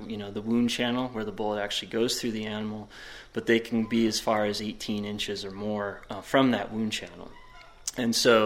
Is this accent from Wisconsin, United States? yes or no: yes; Wisconsin, United States; I'm from Wisconsin, you've got a 9-day deer hunting season